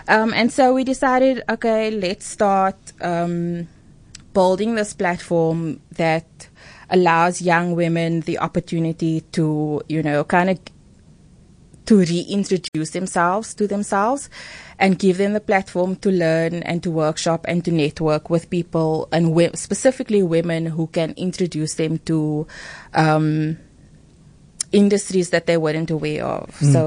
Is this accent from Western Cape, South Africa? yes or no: yes; Lotus River, Western Cape, South Africa; So he's from Alsace River, I'm from Lotus River.